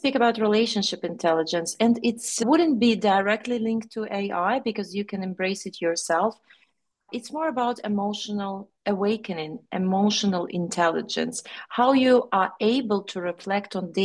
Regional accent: Ukraine; English is a second language; also born or lived in United Kingdom; So I was born in Ukraine, raised up also, and since 30 years old, actually, I've been between Great Britain, United Kingdom, and Ukraine

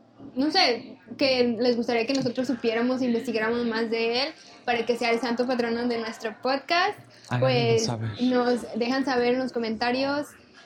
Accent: Monterrey, Nuevo León, Mexico; yo en Monterrey, por lo menos, no voy a generalizar todo Monterrey porque luego me funan, pero yo por lo menos de la parte de donde vengo

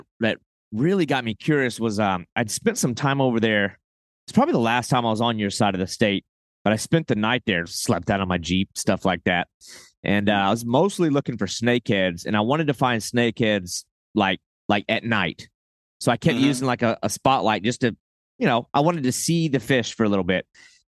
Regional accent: Texas, United States; also born or lived in Oklahoma / Arkansas / South Carolina; being that I grew up in Texas, Oklahoma, Arkansas, some in South Carolina.

